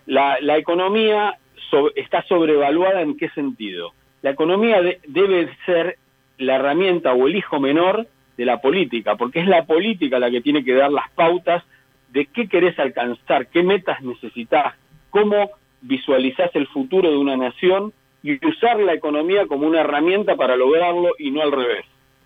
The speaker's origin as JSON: {"language": "Spanish", "country": "Argentina", "said": "nosotros somos argentinos, hemos vivido corridas"}